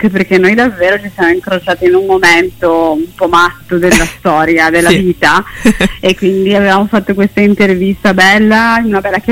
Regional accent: Brescia, Lombardy, Italy; noi siamo di Brescia

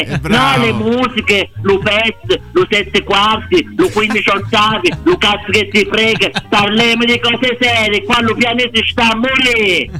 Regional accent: Abruzzo, Italy; è anche un fan della mia terra, dell'Abruzzo.

